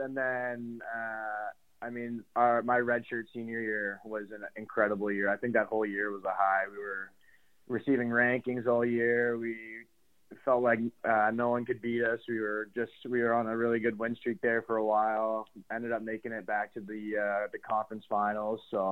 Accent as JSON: {"language": "English", "country": "Canada", "said": "I'm a Canadian boy"}